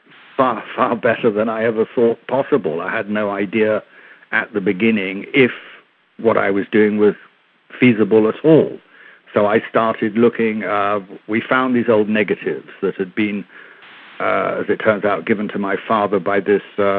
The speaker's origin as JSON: {"language": "English", "region": "London", "country": "United Kingdom", "tie": "born there", "said": "We were in England at the time. I was born in London"}